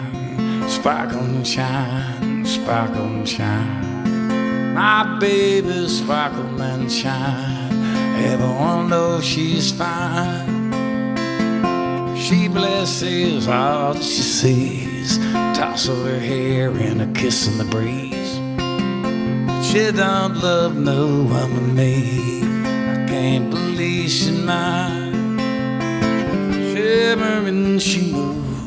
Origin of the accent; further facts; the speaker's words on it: Texas, United States; I grew up in Texas and I didn't play football